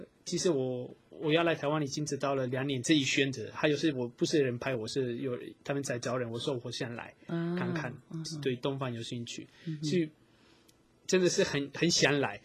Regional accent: Madrid, Community of Madrid, Spain; Chinese is a second language; 在马德里，我是马德里人，但还没讲。

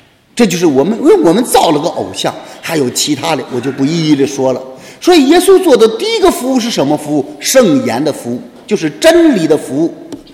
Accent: China; 我们中国人的美国梦不是也不算附魔？

